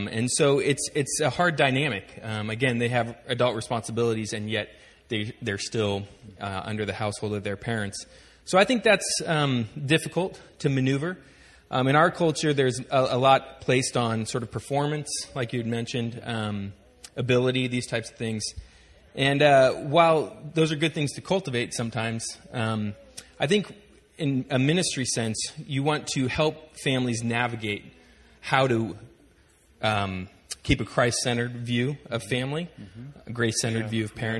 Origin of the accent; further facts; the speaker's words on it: Baden-Württemberg, Germany; also born or lived in Philadelphia; I grew up in Germany. My parents are missionaries there. They still are. And it was great. I didn't know anything different, but I loved it, near Basel, Switzerland.